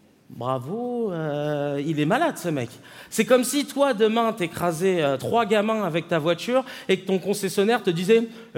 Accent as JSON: {"language": "French", "country": "Mauritius", "said": "il y a l'île Maurice aussi, mon pays d'origine."}